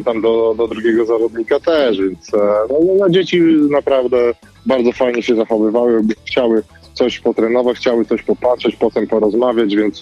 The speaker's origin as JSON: {"language": "Polish", "town": "Białystok", "region": "Podlaskie Voivodeship", "country": "Poland", "said": "jestem z Białegostoku, jeździmy właśnie między tymi miastami"}